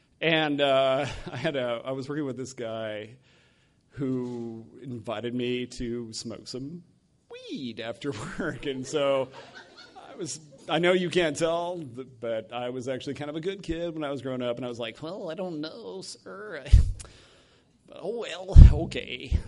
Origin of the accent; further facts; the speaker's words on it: Laramie, Wyoming, United States; I'm from Laramie, Wyoming. Most of you think I just said Miami, but I said Wyoming.